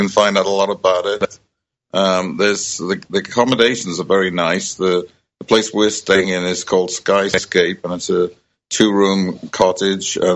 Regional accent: Cardiff, Wales, United Kingdom; And I, of course, growing up in Cardiff, there was a similar light there.

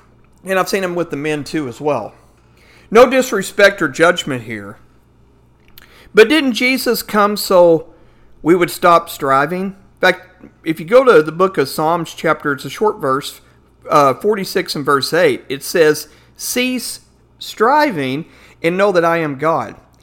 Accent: Fort Worth, Texas, United States; I'm a native Fort Worthian. I'm a Texan, okay? So we call them Coca-Colas

